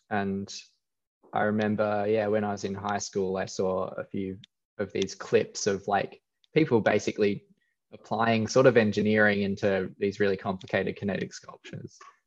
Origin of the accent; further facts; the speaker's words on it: Australia; growing up in Australia